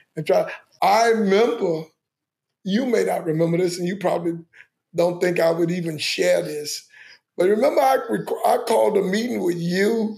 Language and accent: English; Durham, North Carolina, United States; You know, he's from my hometown in Durham.